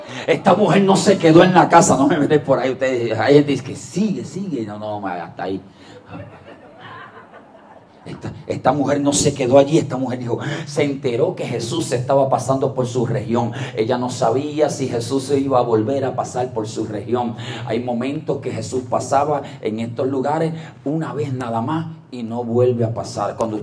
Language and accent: Spanish; Puerto Rico; Yo me imagino ella, déjame viajar como buen puertorriqueño. Habló tipo boricua